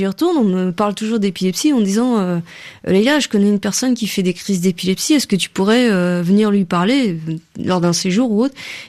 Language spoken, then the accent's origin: French; Morocco; moi je suis originaire du Maroc